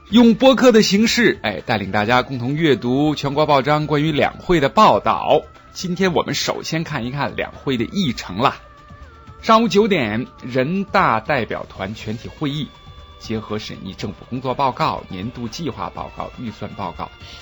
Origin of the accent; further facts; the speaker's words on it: China; 大刀向鬼子头上砍去，这首歌对于我们中国人来说是刻骨铭心的